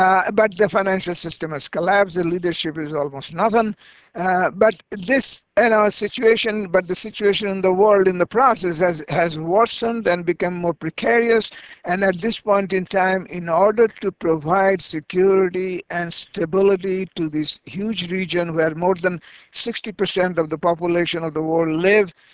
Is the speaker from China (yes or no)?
no; India; and I'm being an Indian, I heard this, is that the Indians are not Asians.